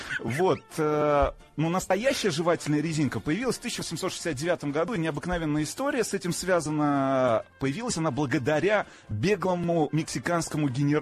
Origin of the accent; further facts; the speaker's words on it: Tajikistan; Знаете, в детстве в Таджикистане не было жевательной резинки.